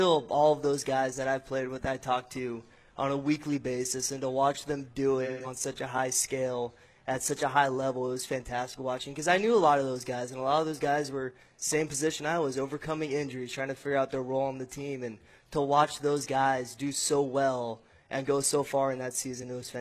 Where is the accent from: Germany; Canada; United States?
United States; California; I mean, I grew up in Orange County